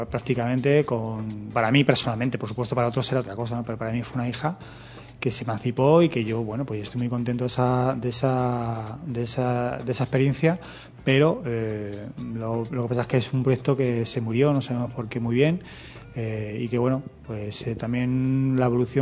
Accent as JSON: {"language": "Spanish", "town": "La Fortuna", "region": "Community of Madrid", "country": "Spain", "said": "Yo soy de La Fortuna, yo soy fortunero."}